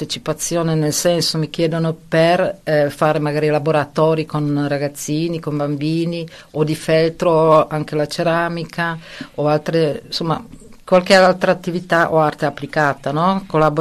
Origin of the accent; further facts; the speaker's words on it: Trentino-Alto Adige, Italy; Quando dico vengo da Trentino